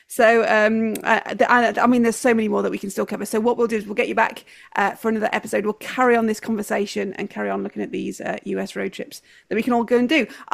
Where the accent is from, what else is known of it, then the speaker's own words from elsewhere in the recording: United Kingdom; As great as that is for us as British tourists